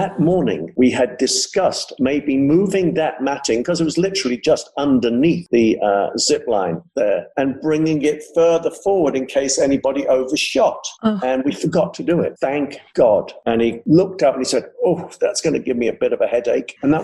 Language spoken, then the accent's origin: English; Liverpool, North West England, United Kingdom; Kenny and I came from the background. We grew up together in Liverpool since we were 12 years of age.